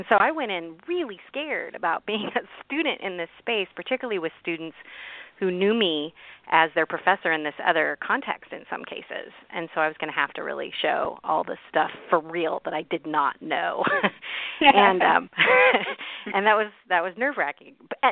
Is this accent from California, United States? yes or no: yes; Chico, California, United States; and then I'm from Chico and got to stay in Chico, so I'm kind of a fan of Chico State.